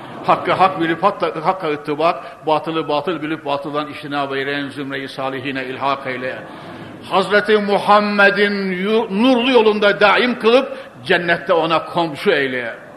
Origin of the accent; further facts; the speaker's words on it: Konya, Turkey; Biraz ben Konyalıyım, ne olsa Anadolu çocuğu biraz yayla adam olduğu için damarı sert.